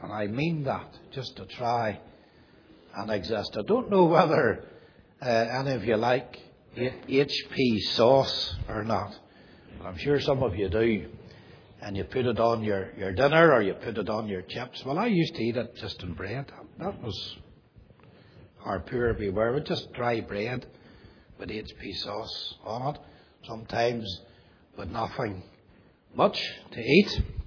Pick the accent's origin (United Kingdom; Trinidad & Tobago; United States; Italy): United Kingdom; Belfast, Northern Ireland; born there; I was born in the Jubilee Hospital in Belfast.